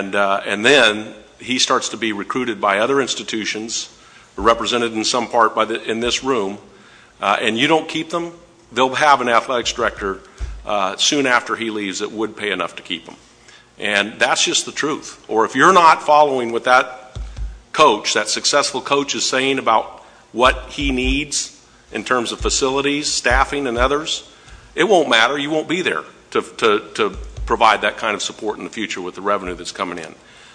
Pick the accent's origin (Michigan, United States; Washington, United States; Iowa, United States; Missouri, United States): Washington, United States; Seattle versus Pullman, you know, in my home state.